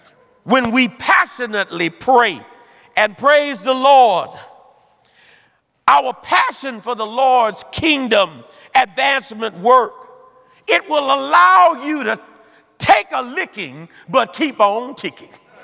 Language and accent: English; Bayou Rapids, Louisiana, United States; I'm from the deep south. I'm from Alexandria, Louisiana. I'm from a rural community called Bayou Rapids.